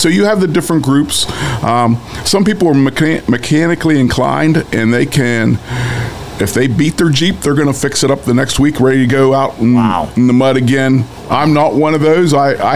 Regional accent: Shadyside, United States; I'm from Shadyside.

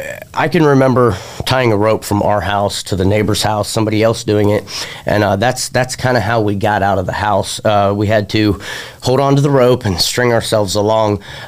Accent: Rayland, Ohio, United States; You know, I grew up in Rayland, Ohio. I've been a victim of flooding myself.

